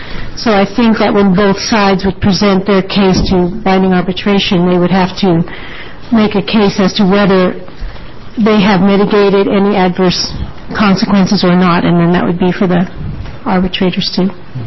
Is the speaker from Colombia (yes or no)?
no; Eugene, Oregon, United States; from Eugene, Oregon.